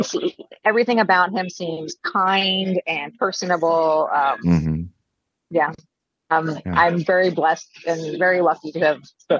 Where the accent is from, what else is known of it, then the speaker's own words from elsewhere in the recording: Maryland, United States; and remembered that I was from Maryland, which he was impressed about.